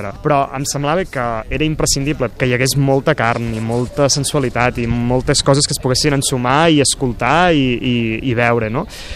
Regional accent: Solsona, Catalonia, Spain; jo m'he criat a Solsona en un entorn on hi ha records carlins, més o menys vagues, no?

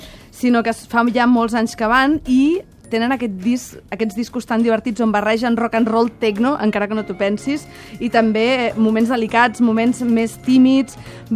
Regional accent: Tarragona, Catalonia, Spain; quan jo era jove, estudiava a la universitat, tornava cap a Tarragona, d'on sóc jo, i quan arribava a Torredembarra i veia els aiguamolls, pensava, estic a punt d'arribar a casa.

